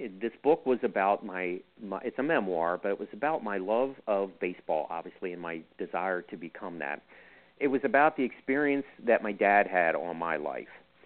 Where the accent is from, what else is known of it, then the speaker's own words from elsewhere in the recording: Kearney, United States; I drew an aerial map of our neighborhood that I grew up in Kearney